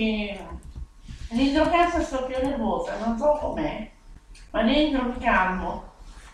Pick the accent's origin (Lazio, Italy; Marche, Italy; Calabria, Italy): Marche, Italy; Ascoli Piceno; born there; i miei posti preferiti sono, vabbè, Ascoli, perché sono nata io ad Ascoli Piceno